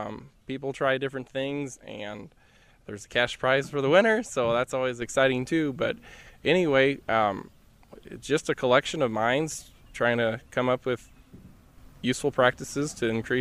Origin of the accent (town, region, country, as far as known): Alhambra, Illinois, United States